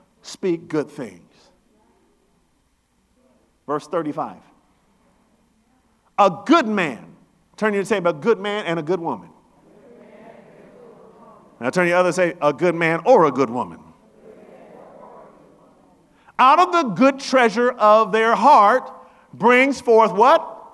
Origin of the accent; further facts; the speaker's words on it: Oakland, California, United States; So, when I grew up, I grew up in Oakland.